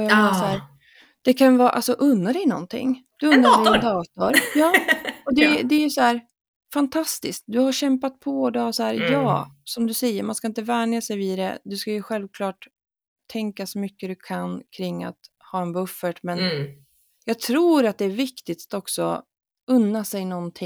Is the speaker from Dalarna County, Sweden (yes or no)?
yes; Dalarna County, Sweden; accent: Dalarna; Ja, Dalarna. Ja, du ser, min dialekt blir jävligt grov där på en gång.